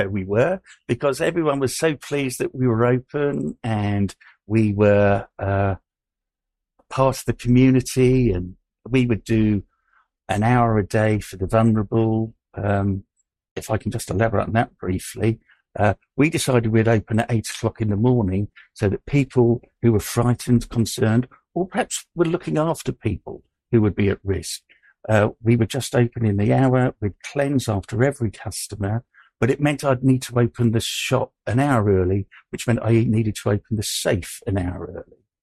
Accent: Maidenhead, South East England, United Kingdom; I came from Maidenhead, a prosperous place down

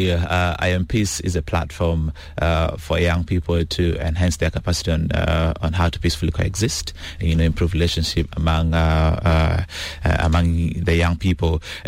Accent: South Sudan; because we are about 10 from South Sudan who went for this program

